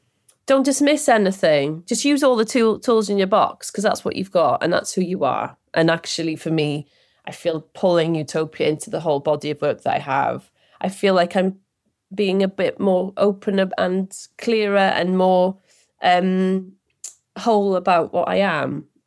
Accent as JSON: {"language": "English", "town": "Cardiff", "region": "Wales", "country": "United Kingdom", "tie": "born or raised there", "said": "Like I grew up in South Cardiff in a really multicultural area, really working class area, that I'm really proud of being from."}